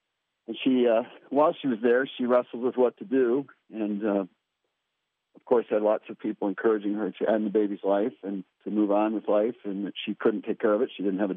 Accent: Brighton, Michigan, United States; I'm from Brighton, Michigan. I'm a recovery associate and recovery pastor at a church in Brighton.

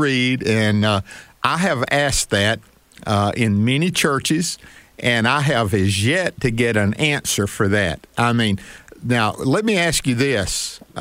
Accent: Mississippi, United States; One of the things that I've loved to do, I'm from Northeast Mississippi

